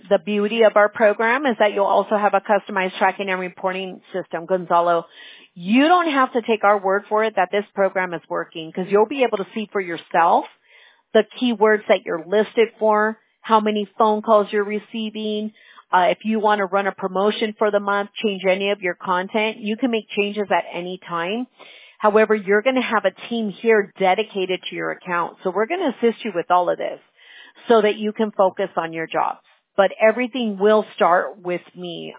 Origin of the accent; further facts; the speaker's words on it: California, United States; No, we're from California. My daughter wanted to stay in Boston, though.